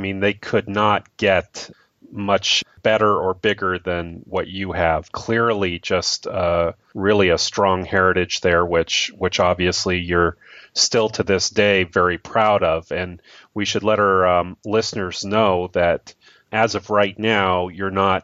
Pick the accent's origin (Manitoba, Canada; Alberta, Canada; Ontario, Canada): Alberta, Canada; Calgary; I grew up in Calgary, Alberta, Canada, and I consider that to be part of the so-called Book of Mormon Belt.